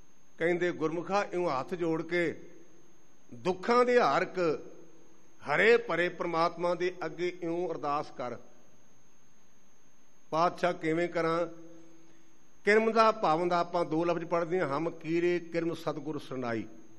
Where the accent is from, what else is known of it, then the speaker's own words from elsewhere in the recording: Punjab, India; ਮੇਰਾ ਪਿੰਡ ਉਸ ਇਲਾਕੇ ਦਾ, ਅਤੇ ਮੈਂ ਕੱਲ੍ਹ ਵੀ ਲੰਘਿਆ, ਅਤੇ ਜਦੋਂ ਲੰਘੀਦਾ ਨਾ ਅਤੇ ਪੂਲੇ ਪਿੰਡ ਵਾਲੇ ਪਾਸੇ ਨੂੰ ਆਪਣੇ ਆਪ ਹੀ ਸਿਰ ਝੁਕ ਜਾਂਦਾ